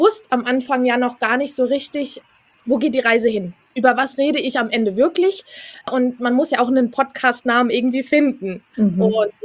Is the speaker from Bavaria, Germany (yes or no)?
no; Hesse, Germany; ich komme aus Hessen